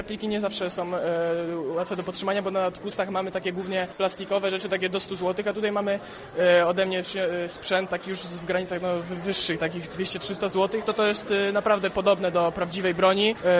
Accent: Działoszyn, Łódź Voivodeship, Poland; now in Wieluń, Poland; bo ja nie jestem stąd przede wszystkim. Ja jestem tutaj z Działoszyna akurat.

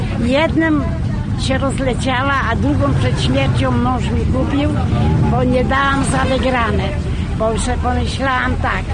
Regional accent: Zalas, Łódź Voivodeship, Poland; pochodzę ze Zalasu, gminy Rusiec.

